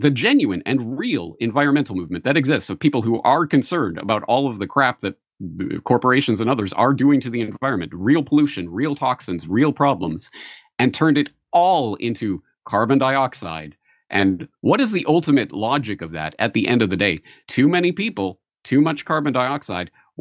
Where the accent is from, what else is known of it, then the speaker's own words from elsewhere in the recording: Canada; moved away as an adult; now in Japan; I'm a Canadian. I've lived in Japan for over 20 years now.